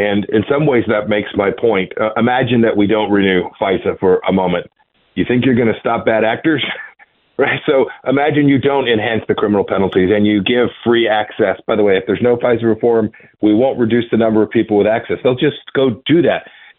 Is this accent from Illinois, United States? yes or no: no; Wichita, Kansas, United States; Wichita, Kansas, my hometown, at risk from terror.